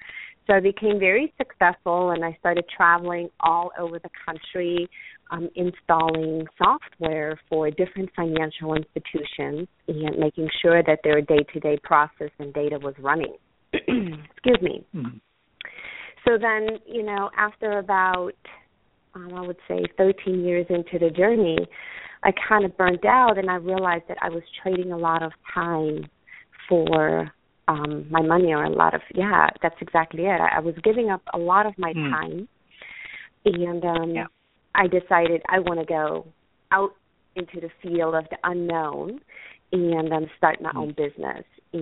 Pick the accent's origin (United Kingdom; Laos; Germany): Germany; English is a second language; moved away as an adult; now in United States; originally, 15 years ago, I decided to actually move to the United States, which I'm originally from Germany, Europe